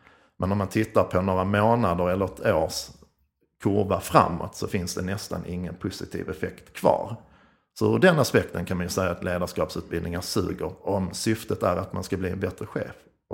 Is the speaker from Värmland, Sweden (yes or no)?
no; Skåne, Sweden; accent: Scanian; Men idag är det också lite nervöst, för jag pratar ju skånska.